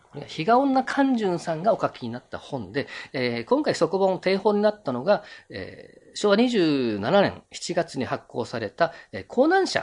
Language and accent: Japanese; Okinawa, Japan; 私の、まあ、故郷っていうか、生まれ育った柿の花のことも書かれていたりするんですけどもね